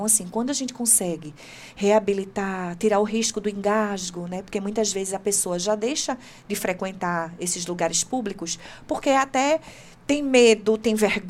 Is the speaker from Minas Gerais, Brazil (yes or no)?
no; Recife, Pernambuco, Brazil; Eu lembro de uma história de um médico... muito renomado lá da minha cidade de Recife.